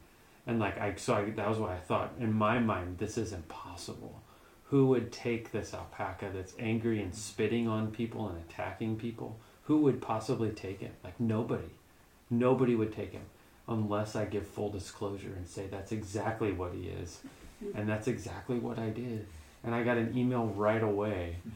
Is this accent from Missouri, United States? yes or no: yes; St. Louis, Missouri, United States; And I'm like, I'm from St. Louis.